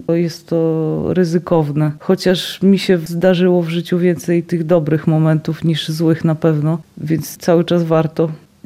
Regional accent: Biała Podlaska, Lublin Voivodeship, Poland; chociaż ja jestem z Białej, biała jest we mnie

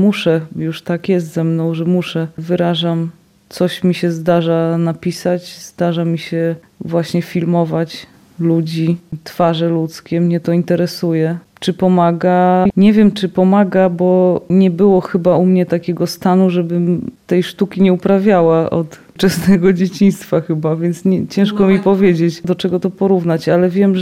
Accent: Biała Podlaska, Lublin Voivodeship, Poland; chociaż ja jestem z Białej, biała jest we mnie

